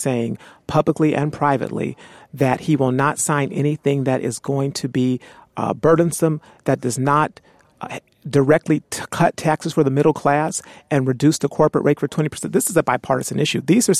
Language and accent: English; Arizona, United States; I'm from Arizona.